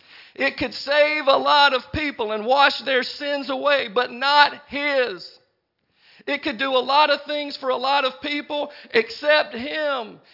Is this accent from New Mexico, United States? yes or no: no; Mississippi, United States; And I grew up in Mississippi and we had to teach us things simply.